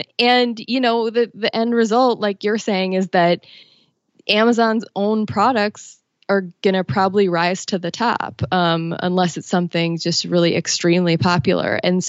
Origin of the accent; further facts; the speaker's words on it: Minneapolis, Minnesota, United States; because I grew up in Minneapolis.